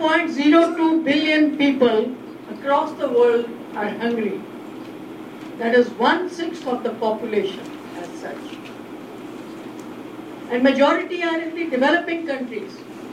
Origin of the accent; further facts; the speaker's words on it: India; from India